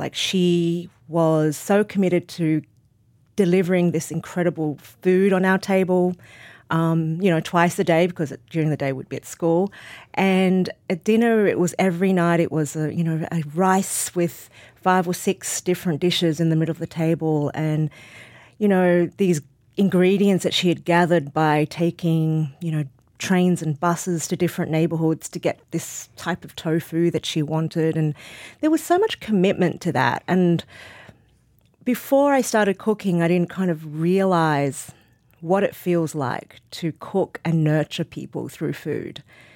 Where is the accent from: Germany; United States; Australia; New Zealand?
Australia; Sydney, New South Wales; born or raised there